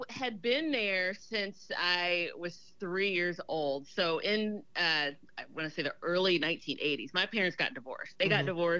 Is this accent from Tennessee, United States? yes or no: yes; Memphis, Tennessee, United States; And I think back to growing up in Memphis and just feeling like from an early age